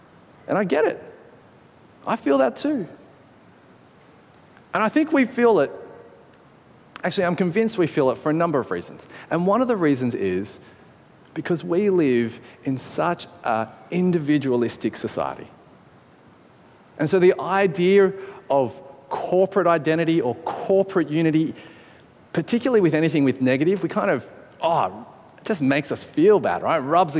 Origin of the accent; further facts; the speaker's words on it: Australia; to actually acknowledge corporately we as Australians have treated our Indigenous Australian peoples terribly.